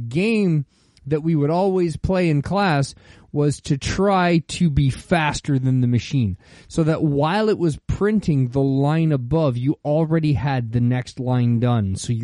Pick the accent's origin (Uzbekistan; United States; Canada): Canada; Ontario; in high school, growing up in Ontario, we needed 2 business credits to get our diplomas to graduate high school